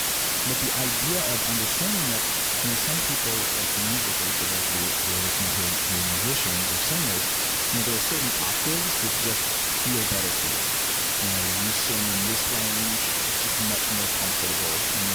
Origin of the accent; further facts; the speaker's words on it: New York City, New York, United States; that particularly for me as a New Yorker, who knows?